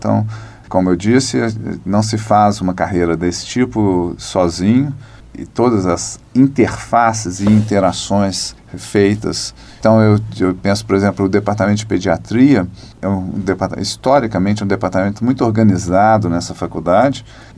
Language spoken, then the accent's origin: Portuguese; Belo Horizonte, Minas Gerais, Brazil; born there; Eu sou nascido em Belo Horizonte, tenho 56 anos, formado nessa casa em 1986